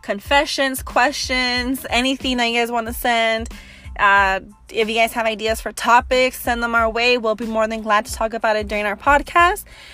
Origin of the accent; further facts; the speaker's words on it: California, United States; We are just 3 girls from the A18. We're from the San Fernando Valley.